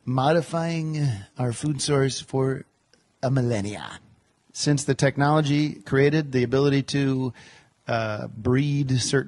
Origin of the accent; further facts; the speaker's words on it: Brooklyn, New York, United States; Hey, how you doing? I'm from Brooklyn.